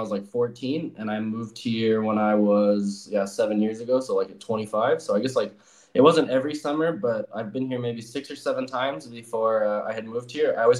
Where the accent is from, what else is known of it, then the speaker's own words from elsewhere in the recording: Las Vegas, Nevada, United States; now in Prague, Czechia; I'm originally from Las Vegas.